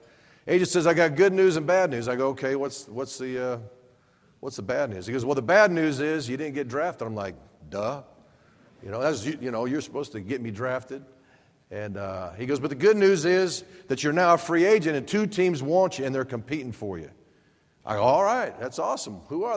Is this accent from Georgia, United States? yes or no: no; Boca Raton, Florida, United States; was my nickname because I was from Boca Raton, Florida